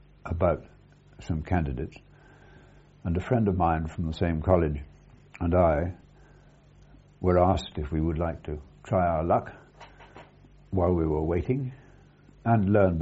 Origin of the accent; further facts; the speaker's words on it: Sheepscombe, South West England, United Kingdom; born there; I was born in December 1914 in Sheepscombe, which is near Stroud in the Cotswolds. My father was a clerk in Holy Orders, and he and my mother had come from South Wales.